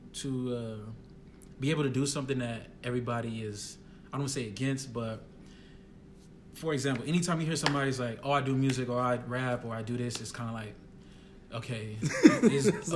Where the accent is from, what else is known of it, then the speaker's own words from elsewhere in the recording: Las Vegas, Nevada, United States; especially being in the West. Growing up in Vegas, my mom and pops didn't go to HBCU. They went to schools in California.